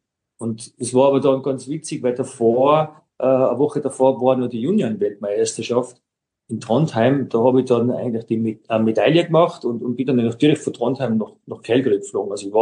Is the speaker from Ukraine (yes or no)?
no; Kitzbühel, Tyrol, Austria; weil ich komme ja aus Kitzbühel, direkt neben der Streif aufgewachsen.